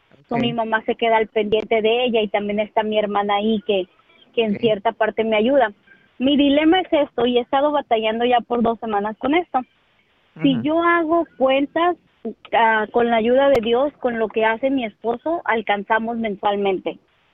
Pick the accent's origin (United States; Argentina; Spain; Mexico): United States; California; yo soy del área de la Bahía, pero la renta es demasiado cara y hace 5 años nos tuvimos que mover a una zona rural. Trabajamos todavía en la Bahía, mi esposo y yo.